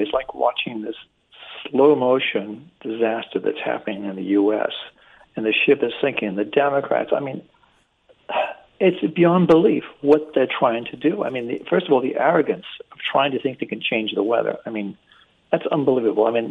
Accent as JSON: {"language": "English", "country": "United Kingdom", "tie": "born there", "moved": "yes", "said": "I'm British by birth, and even though I haven't lived in America, I haven't lived in the UK for like 60 years"}